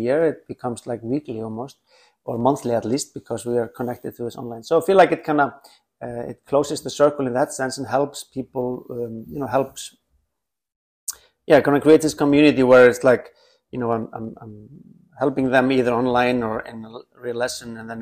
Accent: Iceland; moved away as an adult; now in United States; I moved away from Iceland. It's kind of classic, right? So, like, it was just a, you know, home for me, obviously, as a kid and young man. And then I moved to the US and lived a long time and started coming back.

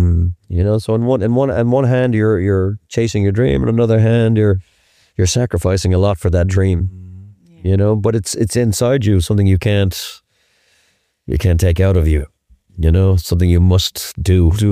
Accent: Ireland; now in Berlin, Germany; and then just being Irish, I loved the rain when I got here, and I loved the rain old.

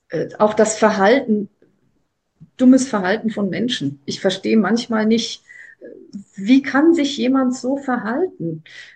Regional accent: Rhineland-Palatinate, Germany; now in Kiel, Germany; weil ich immer ans Meer wollte, bin ich nach Kiel gezogen zum Studium nach Kiel. Aber aufgewachsen bin ich in der Südpfalz

